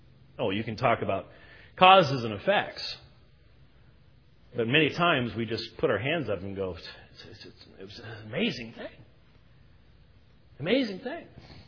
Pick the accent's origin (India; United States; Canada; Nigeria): United States; Minneapolis, Minnesota; born there; I was born in Minneapolis, so it sort of tells my background.